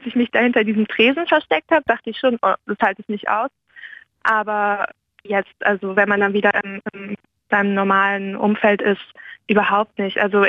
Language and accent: German; Germany; now in France; das habe ich auch als Deutsche hier in Frankreich gemerkt